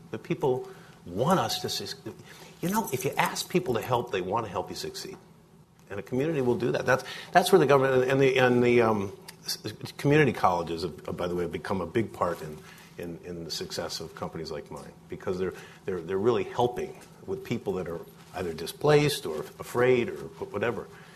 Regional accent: Rhode Island, United States; I was born and raised in Rhode Island.

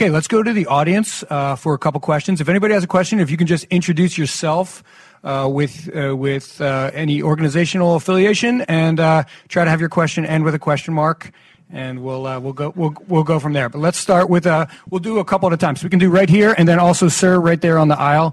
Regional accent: Glen Rock, New Jersey, United States; So my hometown of Glen Rock, New Jersey, lost 11 people on September 11th in the September 11th attacks.

